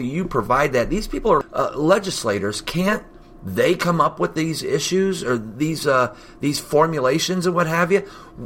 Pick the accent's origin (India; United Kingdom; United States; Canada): United States; Florida; also born or lived in Ohio; I grew up in Ohio for a short amount of time before moving to Florida, so I am kind of familiar with that area.